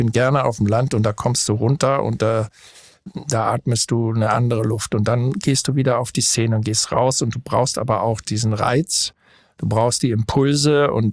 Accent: Northern Germany, Germany; accent: North German; ich habe ja einen starken norddeutschen Akzent, der unüberhörbar ist.

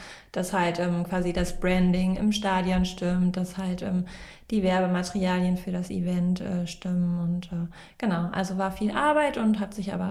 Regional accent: Hennef, North Rhine-Westphalia, Germany; Ich komme aus Hennef und wohne jetzt auch wieder in Hennef.

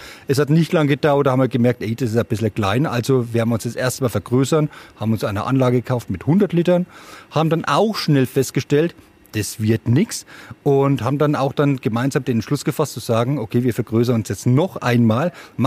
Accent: Untersiemau, Bavaria, Germany; Ich stamme hier aus Untersimau. Mein Kindheitstraum war, ich möchte hier in der Nähe vom Teich wohnen.

